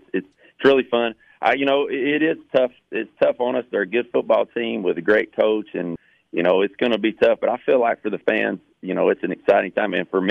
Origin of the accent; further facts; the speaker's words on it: Sparta, Tennessee, United States; Well, you know, I'm from Sparta.